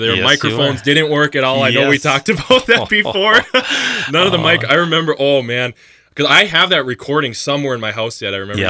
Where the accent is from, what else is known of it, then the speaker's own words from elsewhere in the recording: Minnesota, United States; we grew up in Stearns County